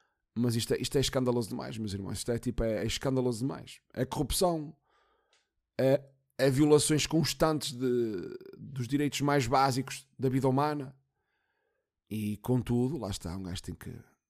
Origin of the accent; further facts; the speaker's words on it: Portugal; sou português, caralho. Tenho orgulho em ser português.